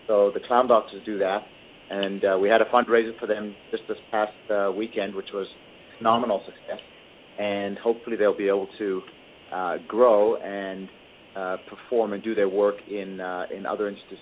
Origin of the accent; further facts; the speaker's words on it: South Africa; growing up in South Africa during apartheid, I had it pretty good.